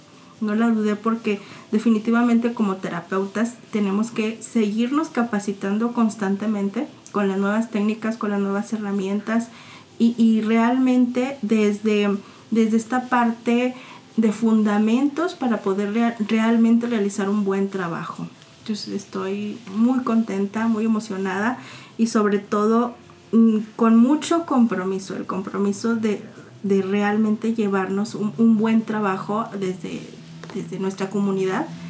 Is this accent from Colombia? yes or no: no; Coahuila, Mexico; vengo desde Coahuila, está un poquito retirado